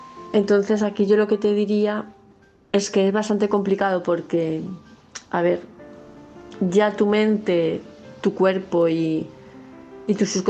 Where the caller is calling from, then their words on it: Palma de Mallorca, Balearic Islands, Spain; de Palma de Mallorca